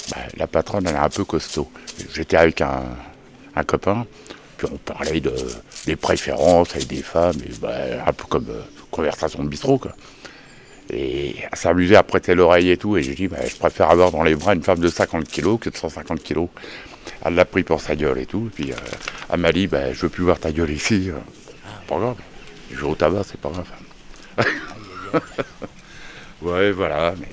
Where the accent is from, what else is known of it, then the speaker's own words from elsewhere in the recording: Saint-Malo, Brittany, France; now in Moncontour, France; Ça fait 7 ans que je suis ici, mais je viens de Saint-Malo.